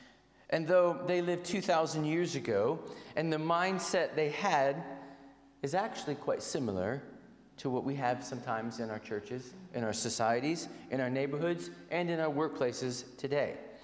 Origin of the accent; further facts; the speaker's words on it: United States; growing up in the States, you learn how to play baseball.